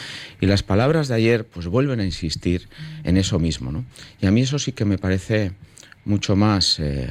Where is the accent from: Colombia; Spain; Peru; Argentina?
Spain; Basque Country; soy el Lendakari de Euskadi, represento a un pueblo que tiene una identidad, que tiene una lengua